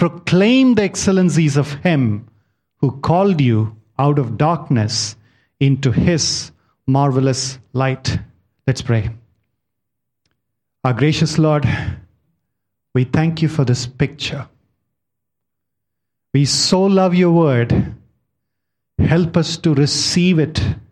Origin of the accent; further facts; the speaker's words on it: South India, India; This is one of the church in my hometown. This church is known for its tower's height, the height of the tower. You know, this is from South India, a place called Menyan